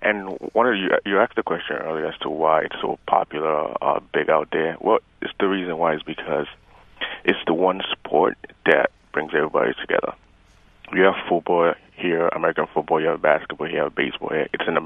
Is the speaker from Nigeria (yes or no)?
yes; Nigeria; now in United States; Hi, I'm Nigerian, so this is a passionate sport for me.